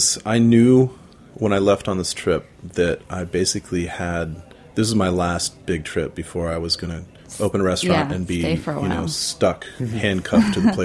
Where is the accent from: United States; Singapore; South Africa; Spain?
United States; as a honky American growing up, the idea of even eating offal is a difficult thing for some people to overcome.